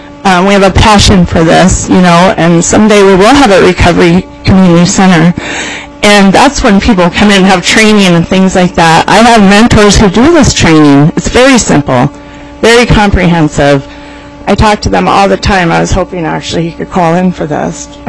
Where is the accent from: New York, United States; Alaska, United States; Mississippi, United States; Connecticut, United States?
Alaska, United States; Ketchikan; I was 19 at the time, and I grew up in Alaska my whole life, logging camps, mostly in Ketchikan as well. So I was in Tacoma, Washington at that time.